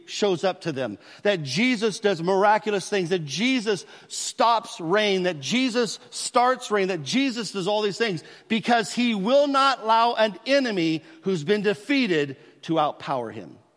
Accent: United States; But it seems to me that because I was from America and a Christian, that there, I had something that I could offer them

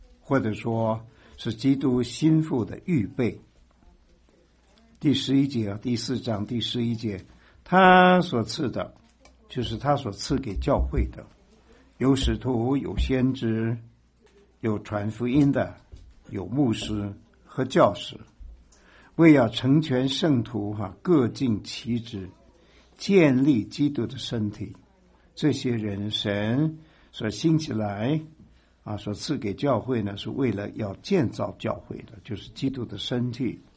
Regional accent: China; 中国人呢比较含蓄啊、哦、有什么事情啊都是比较隐藏的，不会让人知道的。因为我们中国人就是说家丑不可外扬啊

